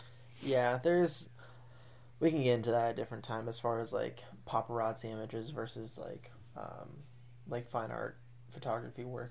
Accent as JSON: {"language": "English", "town": "Kansas City", "region": "Missouri", "country": "United States", "said": "we're from Missouri, from Kansas City, and go to school in Springfield, Missouri."}